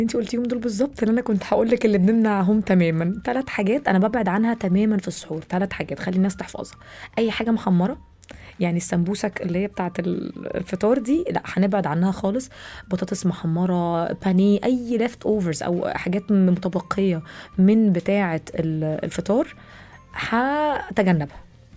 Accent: Egypt; هو ده بالانس صعب، لان العزومات واحنا كمصريين كرم قوي

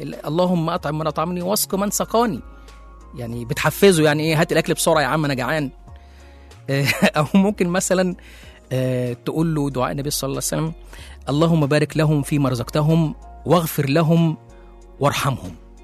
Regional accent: Egypt; وإحنا كشعب مصري بنحب الأمثال وبنستخدمها كتير جدا في حياتنا.

